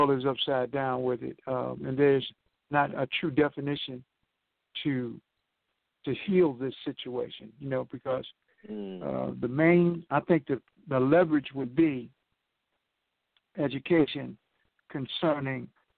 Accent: Detroit, Michigan, United States; I was born and raised in Detroit, and so I went in Hamtramck, and again, I whoop on some white boys.

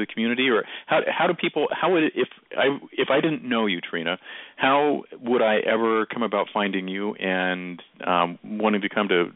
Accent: Salem, Oregon, United States; And I always go down to see the first house that I grew up on Ewald Avenue off of Commercial in South Salem.

